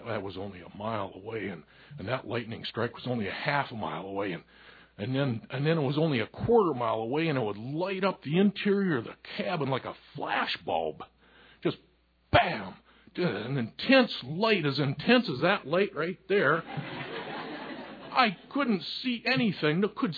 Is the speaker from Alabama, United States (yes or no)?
no; Michigan, United States; Well, where I grew up in Upper Michigan, having a cabin was a status symbol.